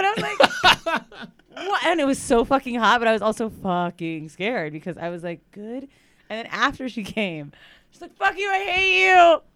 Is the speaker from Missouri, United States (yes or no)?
no; San Francisco, California, United States; born there; I was born in San Fran.